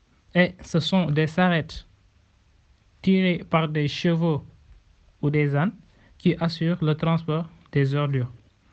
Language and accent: French; Rao, Saint-Louis, Senegal; Je suis de Rao. En effet, Rao est un gros village situé à 19 km de la ville de Saint-Louis du Sénégal.